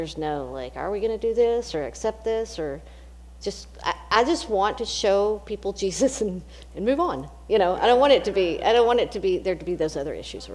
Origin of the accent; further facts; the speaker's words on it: Texas, United States; now in Indianapolis, United States; So I came from West Texas, close to El Paso. When I say close, I mean 3 hours from El Paso.